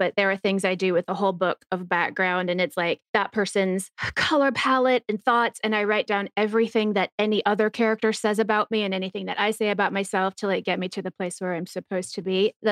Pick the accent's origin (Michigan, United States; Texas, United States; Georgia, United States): Texas, United States; I mean, I'm from Texas, so like, what are you going to do?